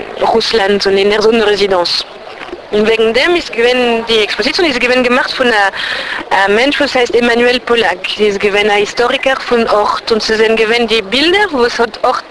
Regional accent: Paris, Île-de-France, France; first language French; German is a second language; Noch meine Sprache von Kultur ist Französisch. Und ich bin geboren da in Paris und... Ich bin gewesen in der Schule in Paris, voilà.

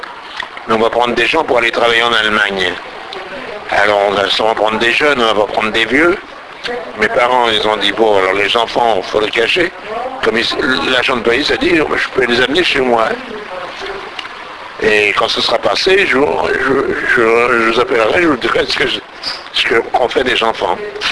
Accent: Paris, Île-de-France, France; born there; Je suis né à Paris, à l'hôpital Rothschild, le 9 janvier 1926.

